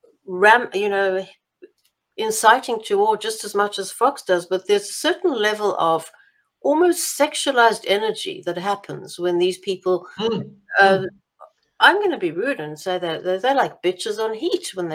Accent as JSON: {"language": "English", "country": "South Africa", "said": "Remember, as a South African, I remember Angola and so on."}